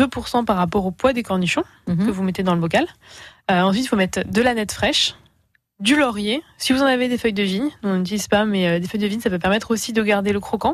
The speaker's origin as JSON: {"language": "French", "region": "Hauts-de-France", "country": "France", "said": "je viens du Nord-Pas-de-Calais, on a beaucoup de betteraves fourragères par là-bas."}